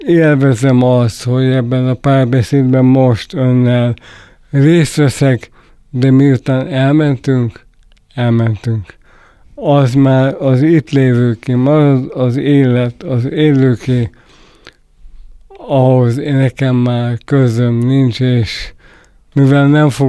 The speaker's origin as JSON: {"language": "Hungarian", "country": "Hungary", "said": "mint magyarok, mi magyarok, jutunk valamire"}